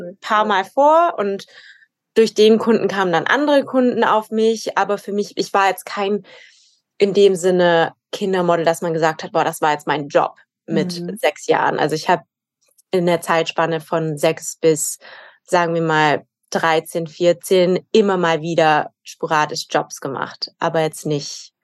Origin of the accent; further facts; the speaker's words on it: Ulm, Baden-Württemberg, Germany; ich bin in Ulm. Ulm ist meine Heimatstadt, ich bin dort groß geworden.